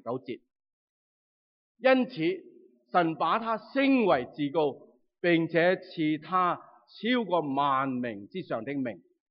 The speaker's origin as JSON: {"language": "Cantonese", "country": "China", "said": "我们中国人的五伦啊，社会对性的观念啊"}